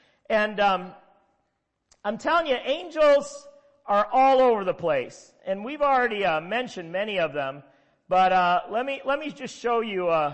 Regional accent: Midwest, United States; I am from the Midwest. We tend to be very practical in the Midwest, right? I grew up and got saved in the Baptist church.

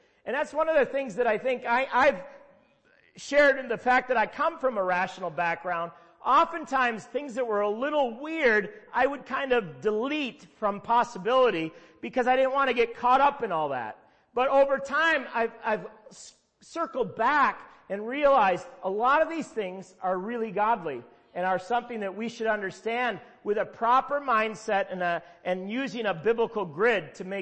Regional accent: Midwest, United States; I am from the Midwest. We tend to be very practical in the Midwest, right? I grew up and got saved in the Baptist church.

